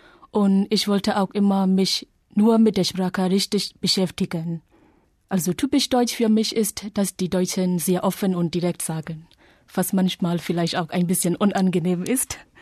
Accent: Yangon, Yangon Region, Myanmar; German is a second language; Ich komme aus Yangon, aus Myanmar. Das ist ein Land in Südostasien. Ich bin im Jahre 1994 geboren und arbeite jetzt als Deutschlehrerin im Goethe-Institut in Yangon.

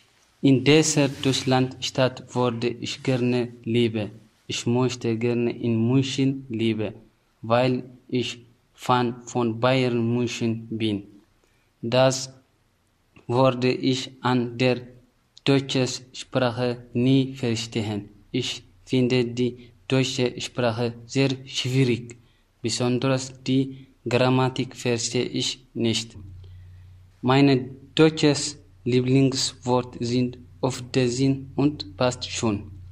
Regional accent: Eritrea; German is a second language; now in Germany; Ich komme aus Eritrea.

